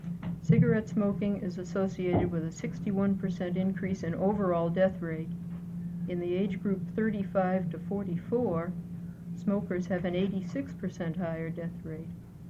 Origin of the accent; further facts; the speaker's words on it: Eugene, Oregon, United States; from Eugene.